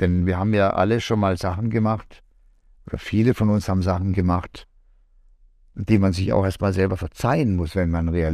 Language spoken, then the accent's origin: German; Norway; Dann sind wir im August sind wir in Norwegen, da kommen die alle zu mir in meine Heimat und ich habe da einiges vorbereitet.